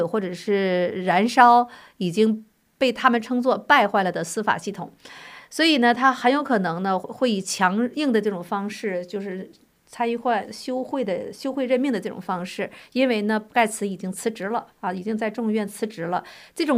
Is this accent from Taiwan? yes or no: no; China; 我们从大陆出来的朋友更应该去反思自己，因为我们在从小生活在那个国家里边